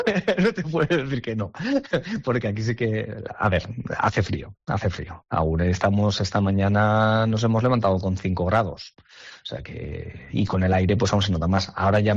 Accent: El Toro, Valencian Community, Spain; somos la nevera de la Comunidad Valenciana, pero es cierto que el término El Toro es muy amplio, estamos a 1040, pero la sierra está rozando los 1600

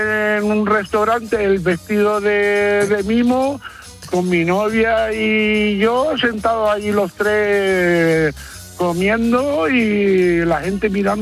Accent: Canary Islands, Spain; moved away as an adult; also born or lived in Tenerife / Denmark; yo soy de Canarias y nos fuimos para el sur de Tenerife y él se quedó en el norte.

